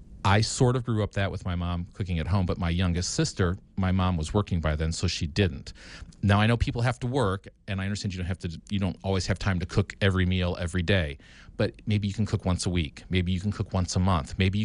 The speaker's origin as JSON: {"language": "English", "country": "United States", "said": "I'm from Wisconsin or Northern Illinois, almost Wisconsin, and I love cheese"}